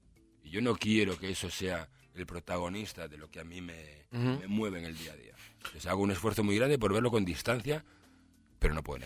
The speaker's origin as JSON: {"language": "Spanish", "region": "Galicia", "country": "Spain", "said": "Yo soy gallego."}